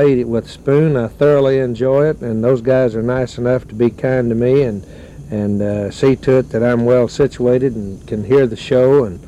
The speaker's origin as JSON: {"language": "English", "town": "Hollis", "region": "Oklahoma", "country": "United States", "tie": "born or raised there", "said": "I've been a country music fan since a kid growing up in Hollis, Oklahoma."}